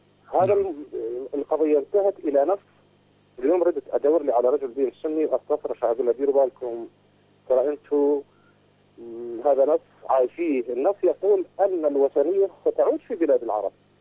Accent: Iraq; الديون الأمريكان عندنا في العراق

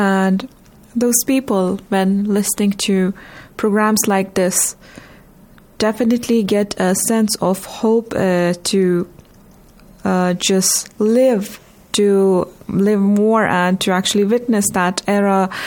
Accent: India; Well, since I come from India

